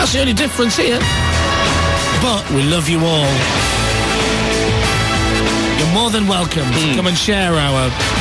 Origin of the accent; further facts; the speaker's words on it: New Zealand; Mate, I'm not Australian. I'm from New Zealand.